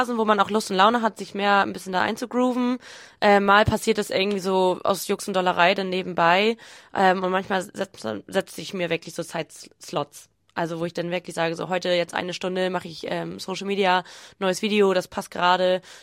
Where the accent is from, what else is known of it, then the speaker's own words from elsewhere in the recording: Schleswig-Holstein, Germany; born there; also born or lived in Hamburg; Husum die Ecke, sage ich immer ganz gerne. Nordfriesland, gebürtig aus Nordfriesland. Habe zwischendurch mal kurz in Hamburg gewohnt